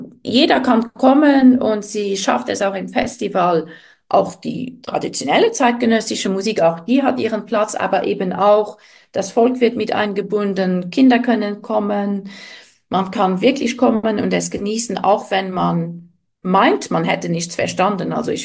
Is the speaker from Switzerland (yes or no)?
no; Luxembourg; born there; moved away; Ich bin ja gebürtige Luxemburgerin, lebe zwar schon die Hälfte meines Lebens nicht mehr hier